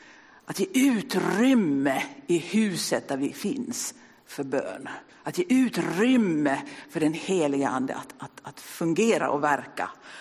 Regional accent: Sweden; now in Vasa, Finland; det är sant att jag har bott i Vasa i ett år, men jag har bott i Finland sedan 2006, så jag kommer från Sverige egentligen. Och jag har jobbat här i Vasa i 3 år nu, tror jag.

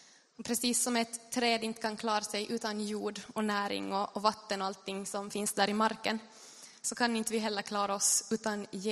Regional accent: Bergö, Ostrobothnia, Finland; now in Vaasa, Finland; Och jag kommer från Bergö. Och det är en väldigt naturlig ö.

